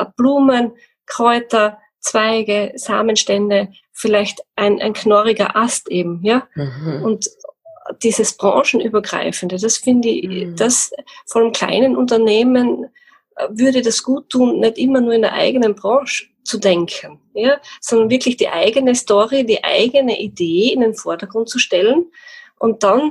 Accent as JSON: {"language": "German", "region": "Carinthia", "country": "Austria", "moved": "yes", "said": "Also ich bin in der Steiermark. Ursprünglich komme ich aus Kärnten, das kennt man. Und jetzt bin ich aber schon seit 30 Jahren in der Steiermark. Und dort ist auch mein Hof in der Südoststeiermark. Das ist eine recht schöne Gegend."}